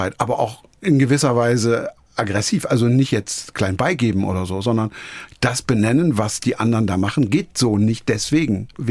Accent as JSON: {"language": "German", "region": "Rhineland", "country": "Germany", "tie": "born or raised there", "said": "Und ich bin eben groß geworden in Rheinland."}